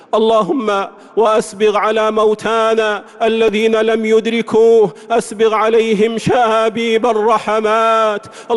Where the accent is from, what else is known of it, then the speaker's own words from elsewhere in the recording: Saudi Arabia; اللهم احفظ بلادنا المملكة العربية السعودية